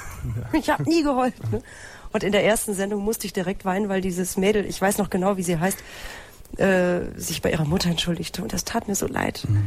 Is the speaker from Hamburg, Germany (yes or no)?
no; Mülheim an der Ruhr, North Rhine-Westphalia, Germany; born there; Ich bin in Mülheim an der Ruhr geboren, aber nur weil